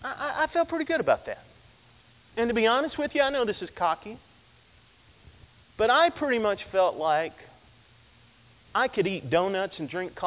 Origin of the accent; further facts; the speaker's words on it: Tennessee, United States; I was from Tennessee. I didn't know that there were people who had never been to church before.